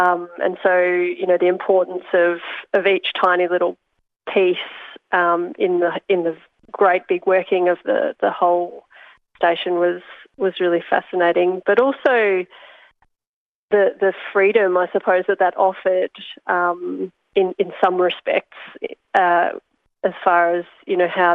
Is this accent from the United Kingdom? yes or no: no; Perth, Western Australia, Australia; I mean, I'm from Perth. I'm born and bred